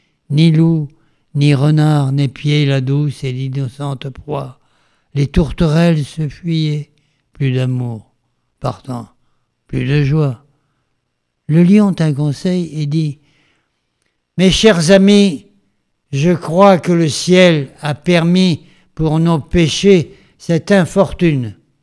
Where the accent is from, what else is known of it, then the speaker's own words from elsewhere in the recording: Bordeaux, Nouvelle-Aquitaine, France; now in Paris, France; Je suis un petit Bordelais monté à Paris en 1950